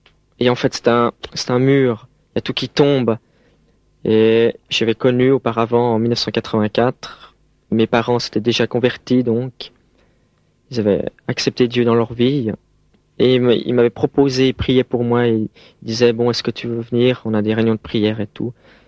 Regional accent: Geneva, Switzerland; born there; Je suis né à Genève il y a 23 ans

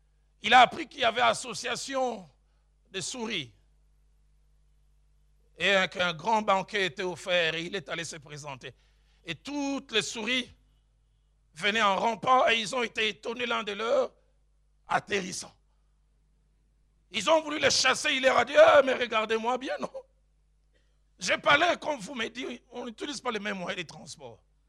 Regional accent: Kinshasa, DR Congo; Chez nous, à Kinshasa, on dit l'eau qui a été utilisée pour laver un chien.

